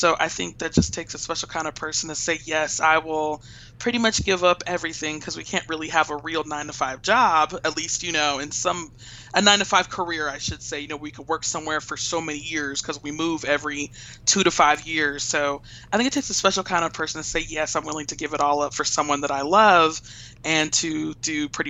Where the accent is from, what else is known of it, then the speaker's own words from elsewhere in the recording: Los Angeles, California, United States; I'm from Los Angeles. So any place is going to be way smaller than what I'm used to.